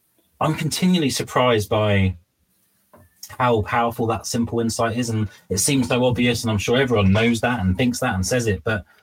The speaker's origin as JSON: {"language": "English", "country": "United Kingdom", "said": "And being British, it's a real contradiction"}